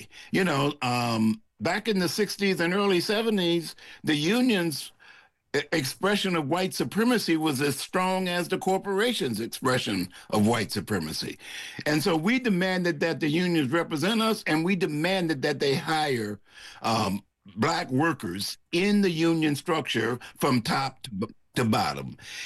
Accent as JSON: {"language": "English", "town": "Detroit", "region": "Michigan", "country": "United States", "tie": "born or raised there", "said": "Yeah, I was born and raised in Detroit, and the organization was based in Detroit, Michigan."}